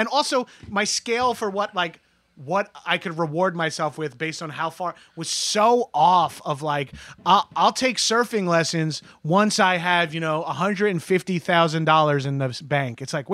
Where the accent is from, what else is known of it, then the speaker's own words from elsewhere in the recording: New York, United States; I'm from Long Island.